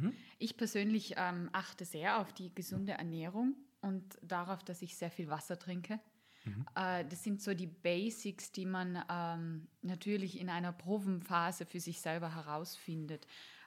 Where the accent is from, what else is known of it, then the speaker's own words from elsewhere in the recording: Tyrol, Austria; Ich bin Tirolerin und meine Familie ist eine halbe Stunde weg.